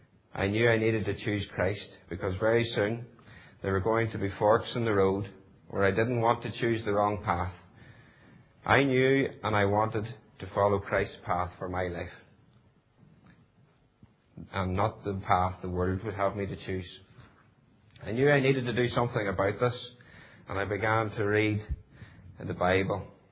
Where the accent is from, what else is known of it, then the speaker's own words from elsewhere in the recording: Stewartstown, Northern Ireland, United Kingdom; as a child, I grew up just outside Stewartstown on a farm, and I still farm in that area today. I attended a local Presbyterian church not far from my home